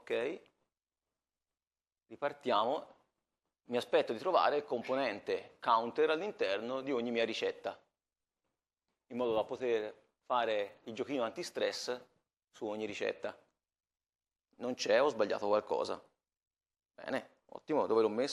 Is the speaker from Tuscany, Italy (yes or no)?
yes; Florence, Tuscany, Italy; come potete capire dall'accento, e anche come ho detto, sono di Firenze, quindi un po' di tempo ci metto a tornare a casetta